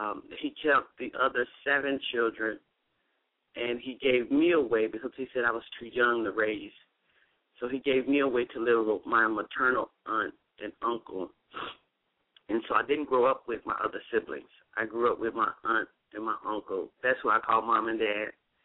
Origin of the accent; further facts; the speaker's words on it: Chicago, Illinois, United States; Yes, I am from Chicago, Illinois. I am the youngest of 8 children.